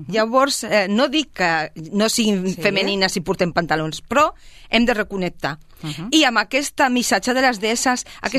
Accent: Terrassa, Catalonia, Spain; que és a la meva ciutat natal.

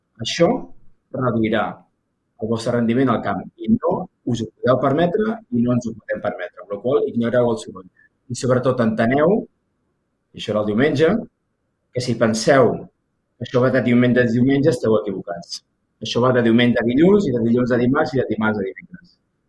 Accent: Sabadell, Catalonia, Spain; m'ha anat raonablement bé per una persona d'escola pública de Sabadell

